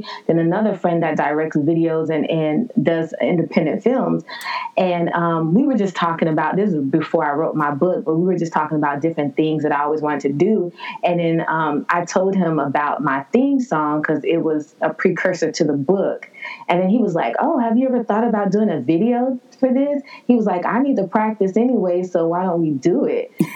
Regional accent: Florida, United States; because I grew up in Florida.

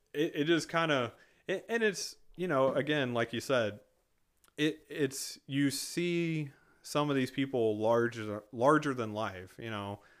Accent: Texas, United States; I'm from Texas. Whatever. We get over it. Anyways. Not everything's better in Texas, especially grammar.

